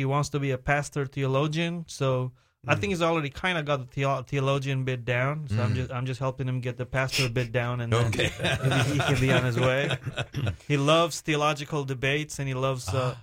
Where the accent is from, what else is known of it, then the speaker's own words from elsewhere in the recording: India; I'm from India. … So my last name is how you know I'm Indian.